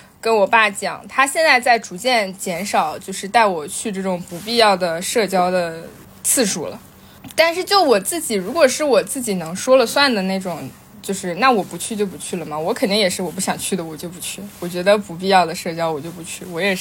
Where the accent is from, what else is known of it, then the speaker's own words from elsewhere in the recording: Shandong, China; 我是山东人你知道吗，然后山东著名的酒桌文化你们晓得吧